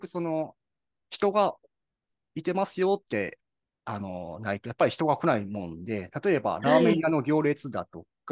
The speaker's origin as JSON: {"language": "Japanese", "region": "Osaka", "country": "Japan", "said": "僕、大阪なんですけども、大阪で会える方"}